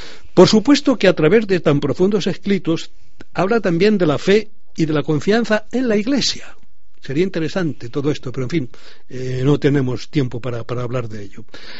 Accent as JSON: {"language": "Spanish", "town": "Segovia", "region": "Castile and León", "country": "Spain", "said": "A ver, que somos recios de Segovia, pues encantados."}